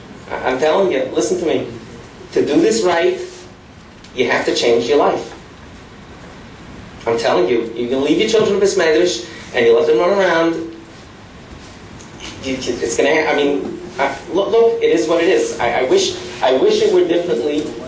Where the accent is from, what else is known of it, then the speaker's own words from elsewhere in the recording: Muncie, Indiana, United States; In Muncie, my hometown of Muncie, kids are still hitching from the ages of 9, 10 years old.